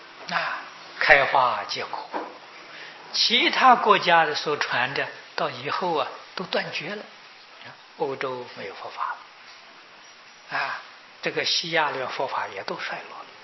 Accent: China; 所以孝道是我们中国人最基本的一个思想概念啊

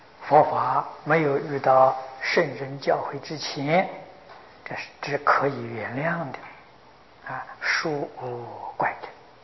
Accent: China; 我们中国人常讲啊，有学问、有德行的人都不如啊。我们中国古人还常常为儿孙着想

